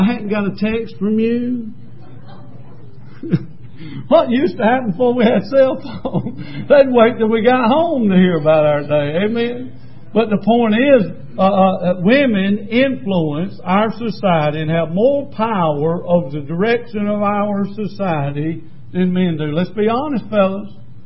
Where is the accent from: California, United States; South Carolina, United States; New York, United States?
South Carolina, United States; Lancaster; I grew up on the south side of Lancaster. I had to come all the way to Rock Hill to find one.